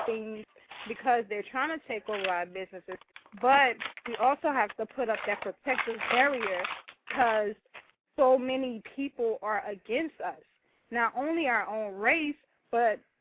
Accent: Harlem, New York, United States; even I know growing up in Harlem

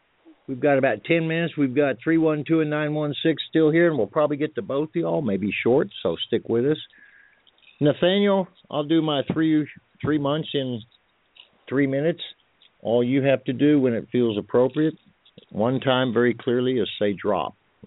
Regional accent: the South, United States; accent: southern; Excuse my southern accent.

